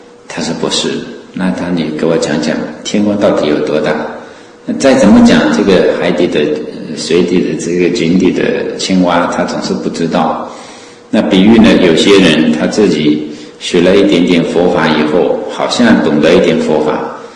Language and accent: Chinese; China; 我们中国人有句话讲，坐井观天啊